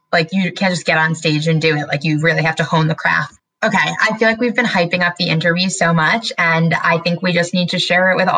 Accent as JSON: {"language": "English", "region": "New York", "country": "United States", "said": "We're from New York, so we say soprano, I feel like. I don't know. That sounds like an accent thing"}